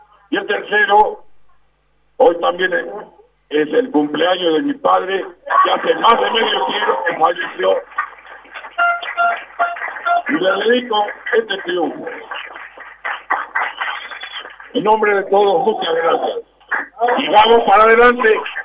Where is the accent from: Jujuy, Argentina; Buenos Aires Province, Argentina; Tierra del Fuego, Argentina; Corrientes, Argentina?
Jujuy, Argentina; gracias a Jujuy, gracias a mi pueblo querido